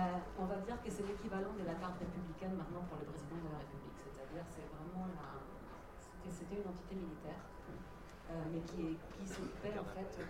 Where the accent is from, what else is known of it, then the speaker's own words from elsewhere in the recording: Spain; moi en tant qu'espagnol, je vais vous dire, quand les Français me disent qu'ils sont latins, ça me fait rire.